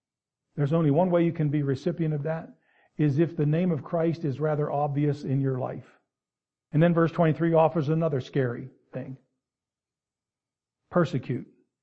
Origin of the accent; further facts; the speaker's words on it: Pennsylvania, United States; I was born in America. I was raised in Pennsylvania.